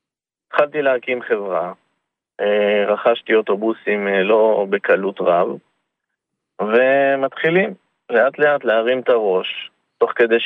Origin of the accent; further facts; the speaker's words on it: Jerusalem, Jerusalem District, Israel; אני גר בשכונת פסגת זאב בירושלים.